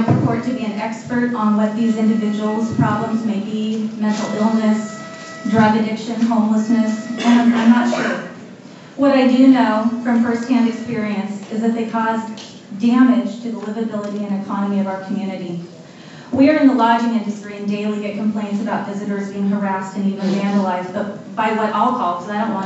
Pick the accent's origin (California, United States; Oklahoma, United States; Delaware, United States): California, United States; Eureka; I live and work in Eureka, which is my hometown.